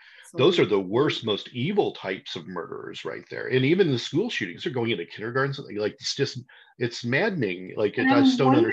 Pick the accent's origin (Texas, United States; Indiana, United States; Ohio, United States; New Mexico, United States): Indiana, United States; I grew up in Indiana. There's, you know, that wall, you know, we're Indiana people.